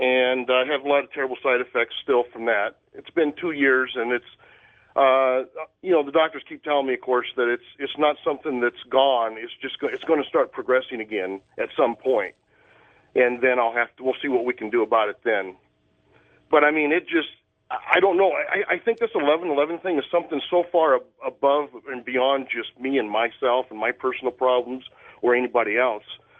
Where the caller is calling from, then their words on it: Cedar Rapids, Iowa, United States; Cedar Rapids, Iowa.